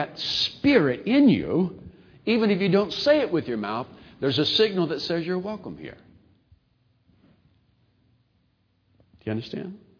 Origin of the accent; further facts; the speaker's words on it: Mobile, Alabama, United States; When I was growing up in Mobile, Alabama, and the scripture, whosoever will may come, was used, we knew that whosoever come must be white.